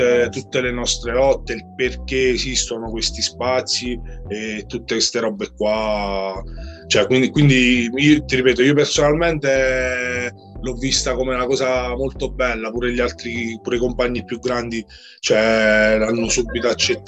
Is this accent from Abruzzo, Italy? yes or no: yes; Lanciano, Abruzzo, Italy; gruppo rap militante abruzzese, veniamo da Lanciano